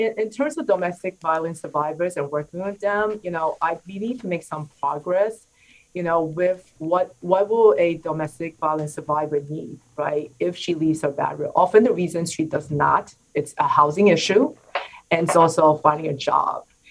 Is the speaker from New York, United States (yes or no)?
yes; Flushing, New York, United States; I grew up being a huge Mets fan. I grew up in Flushing.